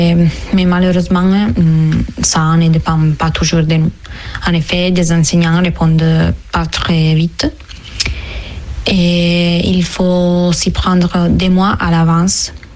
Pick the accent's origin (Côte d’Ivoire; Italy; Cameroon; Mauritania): Italy; French is a second language; now in Angers, France; je suis italienne et j'ai 22 ans.